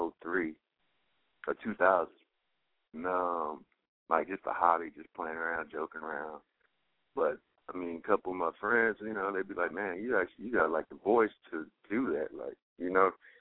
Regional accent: Texas, United States; also born or lived in Louisiana; When I moved from Louisiana to Texas, I mean, I got some experience with listening to, like, other people in different places. And that was, like, a while ago, like, before I even hit elementary school. Been in Texas ever since

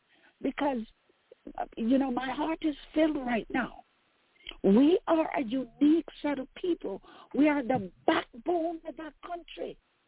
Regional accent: Jamaica; So for me being a Jamaican and for me to understand what it is when somebody, a child, needs help, that's what this is all about.

